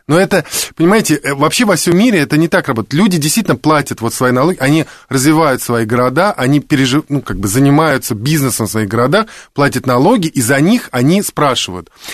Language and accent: Russian; Moscow, Russia; born there; я родился в Москве 43 года назад